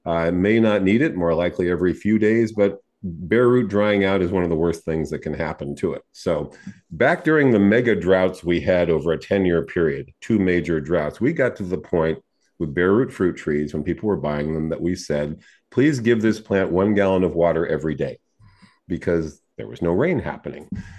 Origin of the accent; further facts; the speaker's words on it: California, United States; I grew up in Southern California. We didn't have Santa Ana winds in January.